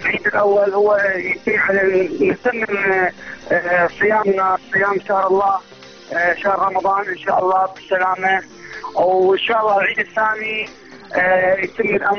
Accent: Maysan, Iraq; ميسان حي الرساله.

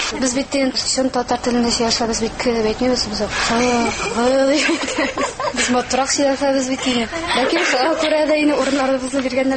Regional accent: Kargaly, Orenburg Oblast, Russia; Безнең туган авылыбыз Каргал турында.

